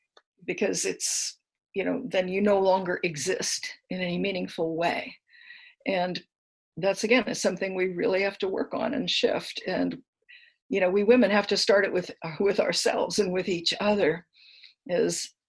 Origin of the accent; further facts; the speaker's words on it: Japan; that's probably just because how I was raised in Japan.